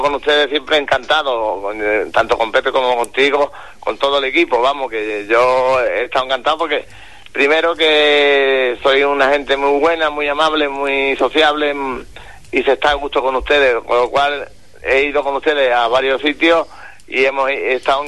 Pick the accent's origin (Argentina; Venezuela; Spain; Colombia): Spain; Ayamonte, Andalusia; festejo por todas las calles de Ayamonte. Siempre he estado ligado al mundo del toro, sobre todo en mi pueblo, y muy orgulloso de eso.